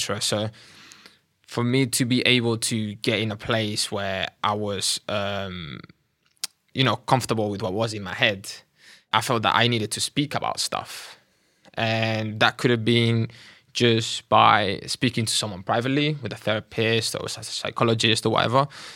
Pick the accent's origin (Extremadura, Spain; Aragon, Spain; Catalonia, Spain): Catalonia, Spain; obviously I was born and raised in Catalonia, but my family are from the other side of Spain.